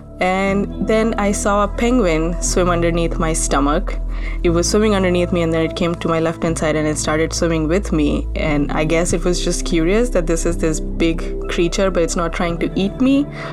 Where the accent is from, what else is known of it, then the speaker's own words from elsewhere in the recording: India; I'm from India.